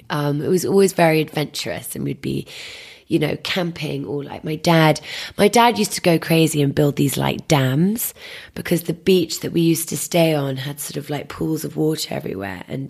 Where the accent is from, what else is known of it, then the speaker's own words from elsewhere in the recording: Wandsworth, London, United Kingdom; I grew up in Wandsworth on a common, which was the most sensational thing because it was like basically having a park as your front garden, which was incredible.